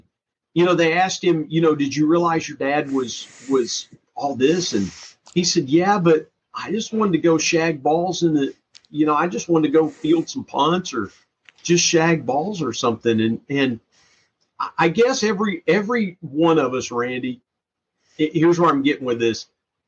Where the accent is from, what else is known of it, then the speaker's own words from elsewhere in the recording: Ohio, United States; I grew up listening to, you know, growing up in Southern Ohio.